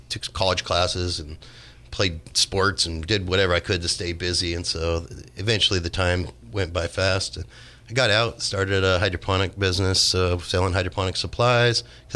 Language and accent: English; Willits, California, United States; I grew up in Mendocino County in Willits, and growing up in Willits, you kind of have to get out in the hills